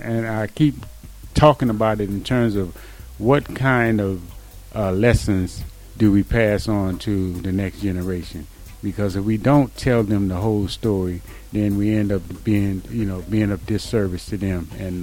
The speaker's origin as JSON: {"language": "English", "town": "Houston", "region": "Texas", "country": "United States", "tie": "born or raised there", "said": "I grew up in the Jim Crow South in Houston, Texas."}